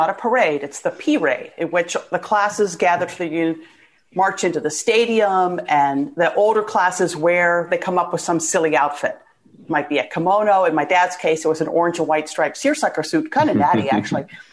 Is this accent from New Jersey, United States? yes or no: no; Sewickley, Pennsylvania, United States; I'm not just from Pittsburgh. I'm from a tiny town outside of Pittsburgh.